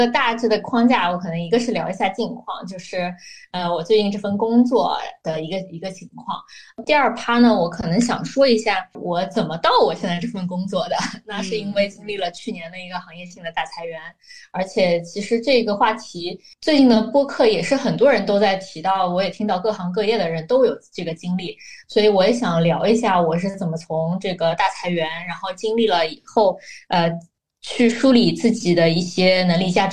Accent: Shanghai, China; also born or lived in United States; 然后我是现在生活在上海，然后上海也是我的老家。之前有在美国十年那个学习工作的经历，然后主要是从事大金融方面的工作吧，然后35岁加，然后即将成为一名母亲。

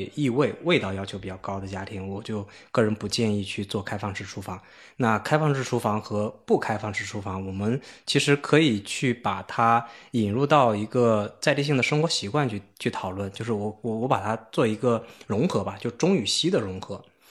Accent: China; 以前我们中国人是在院子里啊

